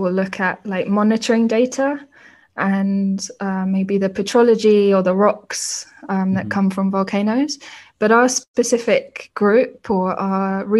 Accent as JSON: {"language": "English", "region": "England", "country": "United Kingdom", "lives_now": "Singapore", "said": "And I'm also from England, where we don't have any volcanoes."}